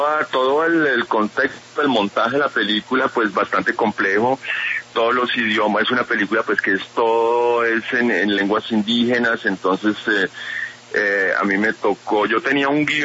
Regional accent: Cali, Valle del Cauca, Colombia; mi papá es francés y mi mamá es colombiana, pero yo nací y crecí en Cali.

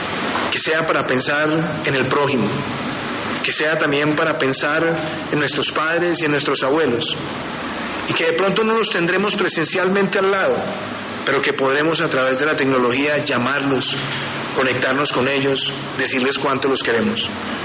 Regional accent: Colombia; Estamos todos unidos como colombianos en el propósito de enfrentar esta pandemia.

